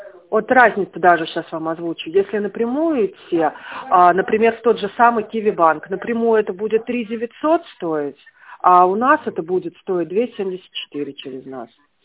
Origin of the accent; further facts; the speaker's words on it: Tver, Tver Oblast, Russia; Мы из Твери.